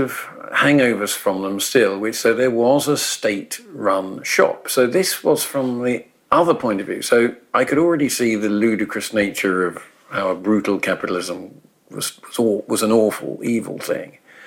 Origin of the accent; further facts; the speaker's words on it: England, United Kingdom; even as I was growing up in England, you know, or Britain